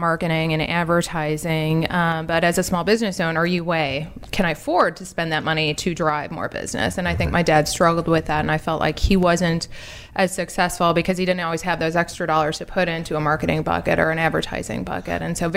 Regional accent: Wauwatosa, Wisconsin, United States; now in Maryland, United States; So I'm an upper Midwesterner, cheesehead by birth in Wisconsin, but an adopted, transformed Maryland crab.

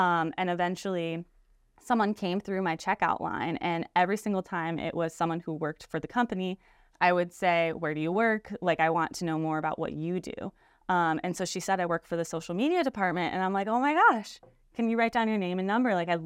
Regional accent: Cleveland, Ohio, United States; also born or lived in Orlando / Orange County; I am originally from Cleveland, Ohio. But I have lived in several different places, so that one of those being Orlando, Florida, Orange County, California, and now I'm back in the Cleveland area

